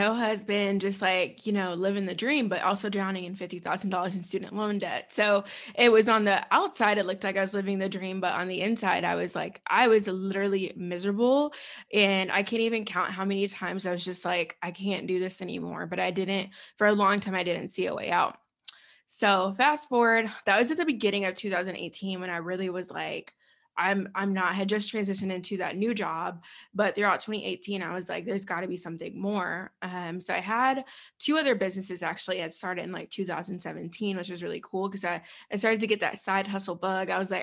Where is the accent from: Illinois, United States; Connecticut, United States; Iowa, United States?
Illinois, United States; Chicago; I'm born and raised in Chicago, grew up there, in Chicago and in the suburbs.